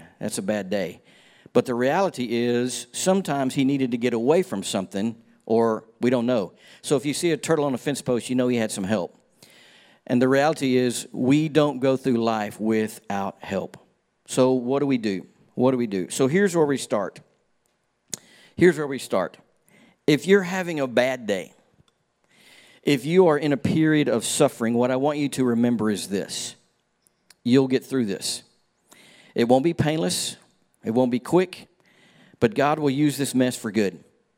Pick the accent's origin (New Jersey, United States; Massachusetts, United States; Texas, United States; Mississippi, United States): Mississippi, United States; And I was an out-of-state guy. I grew up in Mississippi most of my childhood. Graduated high school there.